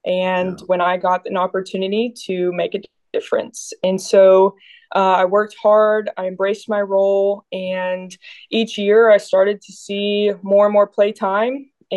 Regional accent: Keller, Texas, United States; I grew up in Keller, Texas. I am a middle child.

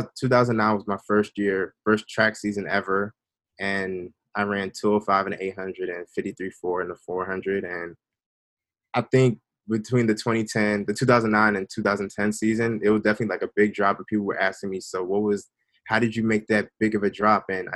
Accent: Maryland, United States; growing up in Prince George's County, a lot of kids are already Black.

